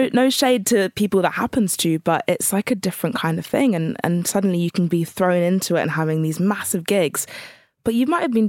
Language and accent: English; Jersey; when I'm from the Channel Islands.